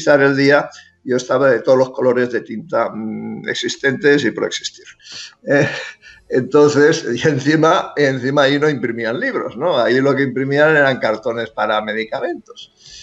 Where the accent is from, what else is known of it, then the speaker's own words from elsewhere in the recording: Barcelona, Catalonia, Spain; yo crecí de pequeño en Barcelona, en un barrio, hoy se llama Raval, entonces se llamaba Distrito Quinto, era más bien conflictivo y tal.